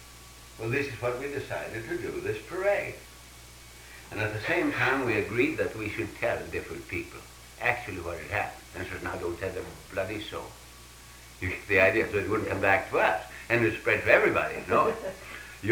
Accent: Joplin, Missouri, United States; we were supposed to have in my hometown, Joplin, we were supposed to have Red Cross, was to serve us dinner.

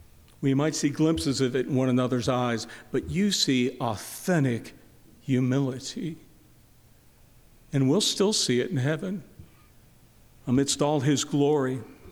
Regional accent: Pittsburgh, Pennsylvania, United States; born there; I was born in Pittsburgh.

